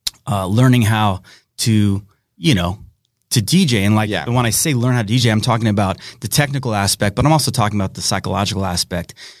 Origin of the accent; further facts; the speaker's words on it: Los Angeles, California, United States; so like any LA work at that point was just to, you know, work in my hometown.